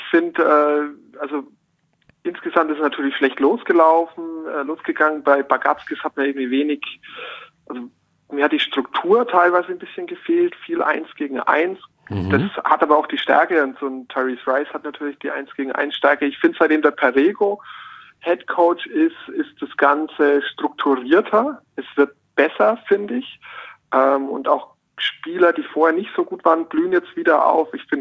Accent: Bamberg, Bavaria, Germany; Ich bin in Bamberg geboren, dementsprechend bin ich mit dem Bamberger Basketball groß geworden.

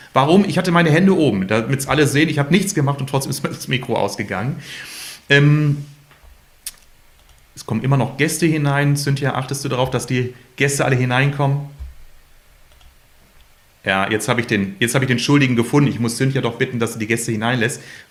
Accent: Bielefeld, North Rhine-Westphalia, Germany; born there; now in Herford, Germany; gebürtiger Bielefelder, lebe jetzt in Herford

